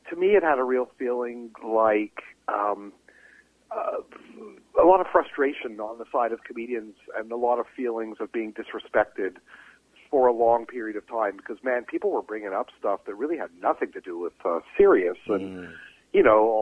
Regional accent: Canada; I mean, we're all Canadian.

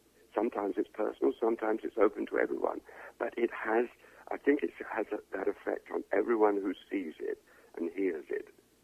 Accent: England, United Kingdom; accent: English; now in Canada; I've worked as a professional actor, a Canadian actor. I always say I'm a Canadian actor with an English accent, although I've done North American accents, but I feel more comfortable with my own.

